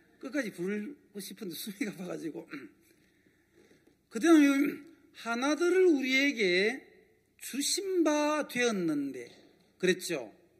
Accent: Geochang, South Gyeongsang, South Korea; 제 고향은 경남 거창군 마리면 영성리 초동부락. 그 부락에서 살았어요. 한 20가구쯤이 되는 아주 산촌이잖아요.

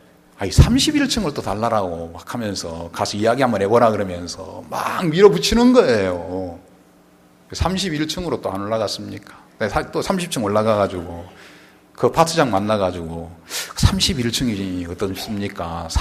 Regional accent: Seoul, South Korea; 제가 서울 사람 아닙니까?

